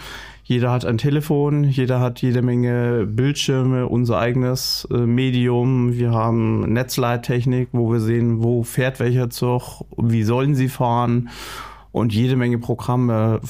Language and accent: German; Nuremberg, Bavaria, Germany; ich komme aus Nürnberg